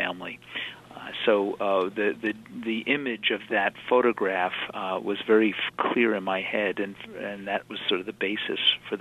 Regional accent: Roslyn, New York, United States; I grew up in Roslyn, Long Island, and experienced having lived in domestics for a number of years in my youth.

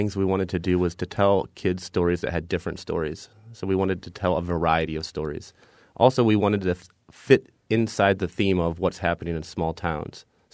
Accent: Ann Arbor, Michigan, United States; You know, as Davey said, we grew up in Ann Arbor, Michigan. Both my parents are from Indiana. Both went to IU.

